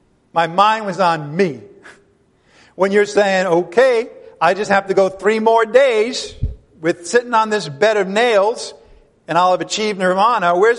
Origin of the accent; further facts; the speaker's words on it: New England, United States; Now, I grew up in New England, and congregational churches were all over the place.